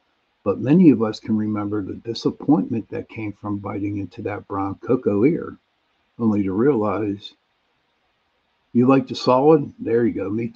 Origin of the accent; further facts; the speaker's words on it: Pittsburgh, Pennsylvania, United States; I'm from Pittsburgh.